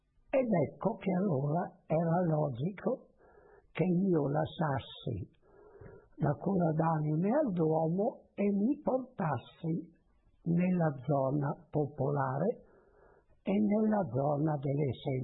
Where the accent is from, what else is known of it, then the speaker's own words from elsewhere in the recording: Malé, Trentino-Alto Adige, Italy; also born or lived in Mezzolombardo; Sono nato a Malé il 31 gennaio del 1914. Cresciuto prima a Malé, poi a Mezzo Lombardo e poi a Trento